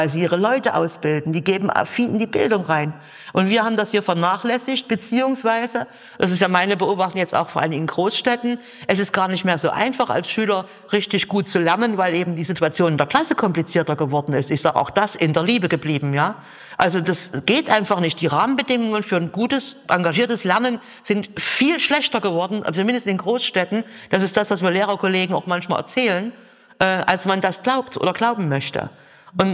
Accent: Saxony, Germany; das ist jetzt typisch mitteldeutsch, ich gebe es zu, da bin ich Sachse

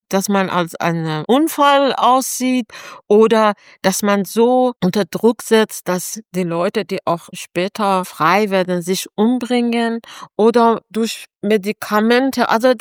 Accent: Iran; moved away; Ich sage immer, ich bin aus dem Land raus, aber das Land ist nicht von mir raus. Und ich denke fast jeden Tag an meine Heimat, meinen Geburtsort.

